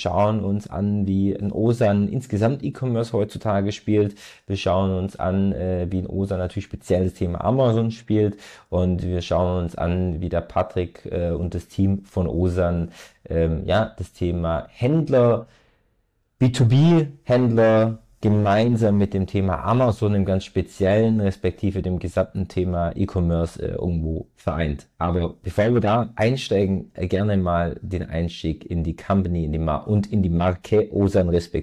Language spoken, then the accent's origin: German; Baden-Württemberg, Germany; now in Stuttgart, Germany; Wir kommen ja aus Stuttgart.